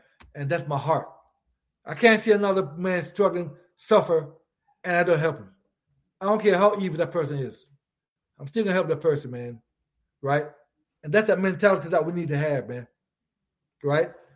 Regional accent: United States; Because I know that we, as the American people, the voter, right?

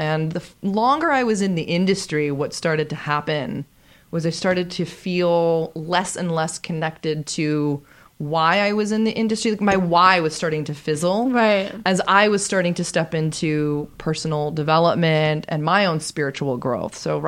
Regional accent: Toronto, Ontario, Canada; now in California, United States; when I was a kid growing up in Toronto, I always had a connection and a fascination with California, Southern California.

